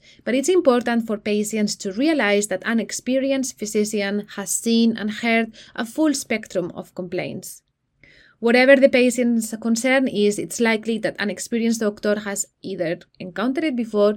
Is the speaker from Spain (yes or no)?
yes; Spain; now in London, United Kingdom; I am originally from Spain but have been an IBD nurse for 9 years in London.